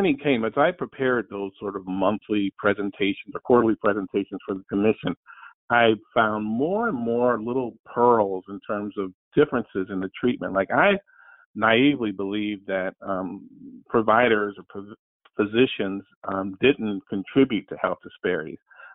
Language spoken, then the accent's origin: English; Cleveland, Ohio, United States; I always said I was going to come back to the urban neighborhood where I grew up in Cleveland